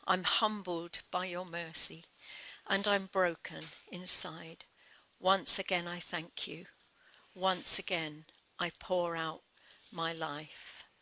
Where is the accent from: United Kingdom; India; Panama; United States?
United Kingdom; Beckenham, South East England; born there; So I was born in Beckenham in Kent in 1954 into a lovely family unit.